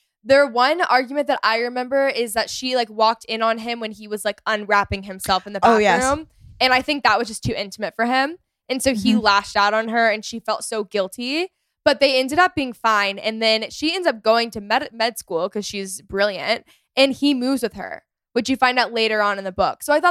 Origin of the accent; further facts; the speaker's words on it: McKinney, Texas, United States; that's one town over from like my hometown, McKinney.